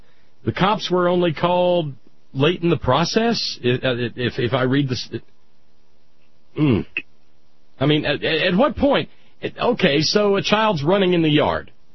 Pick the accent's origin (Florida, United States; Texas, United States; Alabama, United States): Alabama, United States; when I was a little kid growing up in Alabama, Stan, we weren't being punished, and neighbor mamas came out